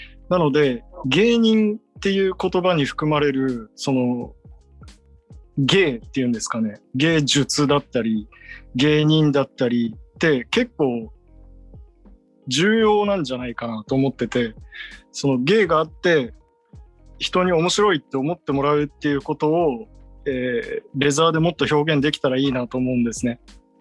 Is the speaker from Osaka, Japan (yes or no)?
yes; Osaka, Japan; 僕出身が関西で、今地元が大阪なんですよ。